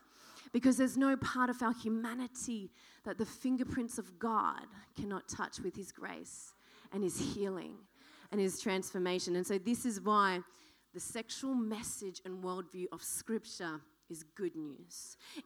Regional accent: Western Australia, Australia; moved away; All right, so I'm actually born and bred in Western Australia. I've been over here for 15 years, but in Western Australia, nobody cares about rugby.

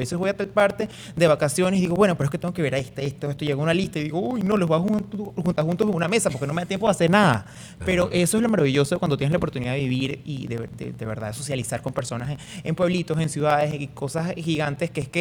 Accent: Caracas, Capital District, Venezuela; yo soy caraqueño, pero, pero mi familia está en Sarasa, parte de mi familia está en Guárico, en Sarasa.

